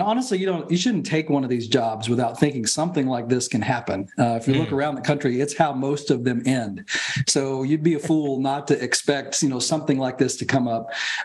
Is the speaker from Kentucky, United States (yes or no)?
yes; Kentucky, United States; I grew up in Kentucky. This is my home state.